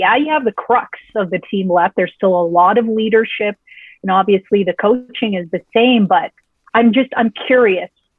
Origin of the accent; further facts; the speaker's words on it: Canada; I just think it's such a wonderful essence of being Canadian and this cool mosaic that we're all such an awesome part of.